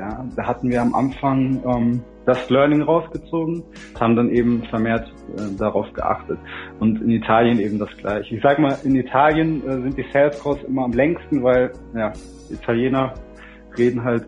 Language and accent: German; Frankfurt, Hesse, Germany; now in Munich, Germany; Bin ein Frankfurter Bub sozusagen ursprünglich. Bin jetzt seit über einem Jahr in München